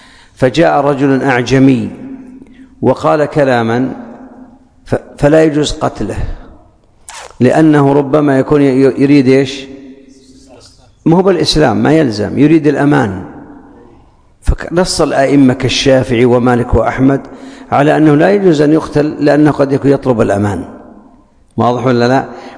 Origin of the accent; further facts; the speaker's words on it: Saudi Arabia; كان هو عندنا في السعودية أصبح الآن موجود.